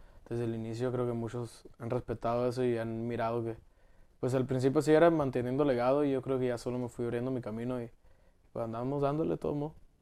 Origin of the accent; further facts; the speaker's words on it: Phoenix, Arizona, United States; Pues siempre he dicho que soy de Phoenix. Siempre he sido y siempre he dicho.